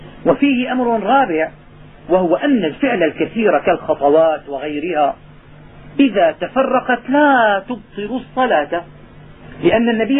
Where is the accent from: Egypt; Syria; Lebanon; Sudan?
Syria; عندنا في الشام